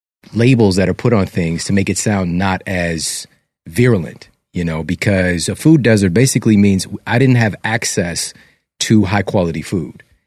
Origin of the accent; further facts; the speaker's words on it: St. Louis, Missouri, United States; were born and raised in St. Louis? Yeah.